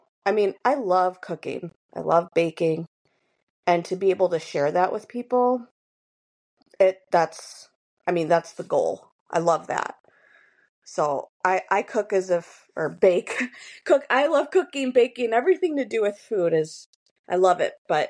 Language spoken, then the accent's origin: English; Chicago, Illinois, United States; now in Henderson, United States; I'm originally from Chicago. I met my husband just over 10 years ago.